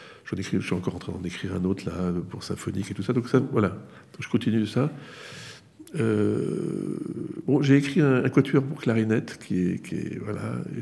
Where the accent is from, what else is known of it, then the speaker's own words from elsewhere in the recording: Paris, Île-de-France, France; born there; je suis né à Paris